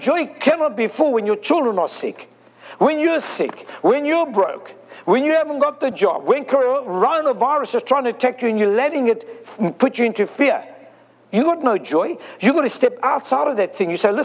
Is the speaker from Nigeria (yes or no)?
no; South Africa; I'm from South Africa. In South Africa, like it is in Jamaica and many other places, Haiti and that, they were all under the controlling government of England at that time.